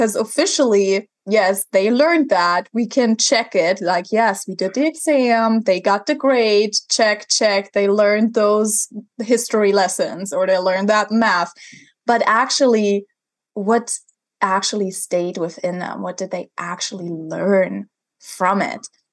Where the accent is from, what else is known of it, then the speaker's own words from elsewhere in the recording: Germany; English is a second language; I'm come from Germany